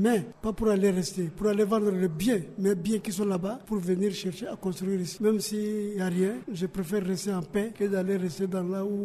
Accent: Mali; je suis malien, mais je suis ici comme un refusé.

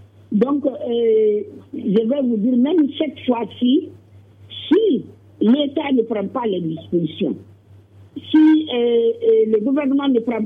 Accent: Gao, Mali; Chez nous, à Gao, ça a été très bien respecté

